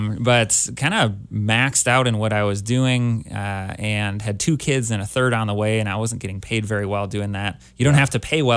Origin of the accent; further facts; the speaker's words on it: Minnesota, United States; I'm originally a Minnesotan, but I grew up coming here every summer.